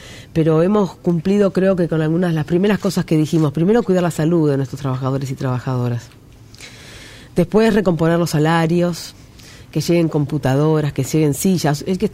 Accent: Argentina

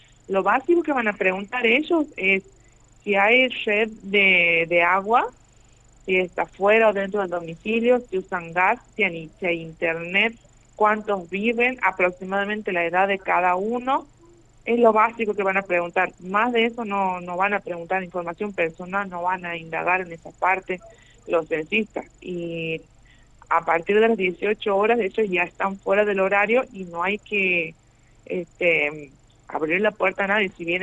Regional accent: Argentina; nosotros como ciudadanos argentinos tenemos la obligación de exigirle al censista la identificación

